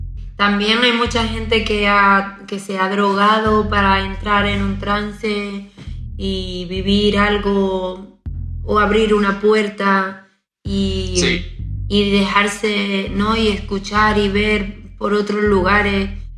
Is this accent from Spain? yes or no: yes; southern Spain, Spain; yo vengo del sur de España, hablo así, me he criado así desde pequeñita, escuchaba la radio árabe. ¿Por qué? Porque vivo ahí.